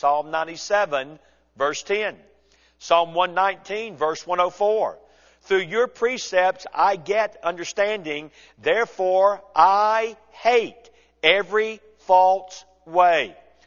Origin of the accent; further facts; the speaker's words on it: Atlanta, Georgia, United States; When I was a little boy growing up in Atlanta, Georgia